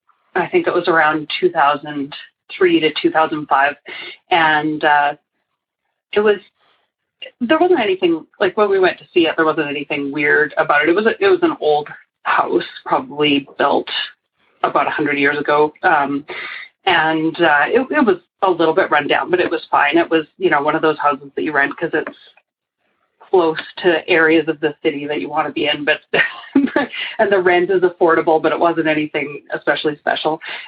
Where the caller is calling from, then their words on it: Calgary, Alberta, Canada; I'm calling from Calgary, Alberta. That's in Canada.